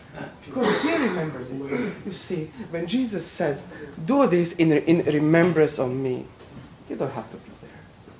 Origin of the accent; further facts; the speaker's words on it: Croatia; English is a second language; So I basically came from Croatia here, you know? I came from Croatia where we celebrated 500th anniversary of Reformation.